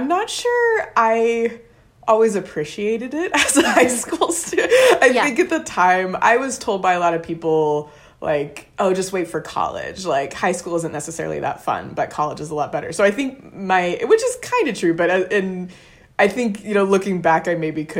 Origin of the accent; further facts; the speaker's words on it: Richmond, Indiana, United States; Yeah, so I honestly loved growing up in Richmond. I grew up in this really sweet little spot next to what was Parkview Elementary at the time.